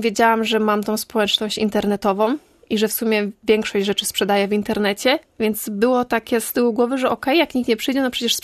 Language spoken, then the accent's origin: Polish; Łobez, West Pomeranian Voivodeship, Poland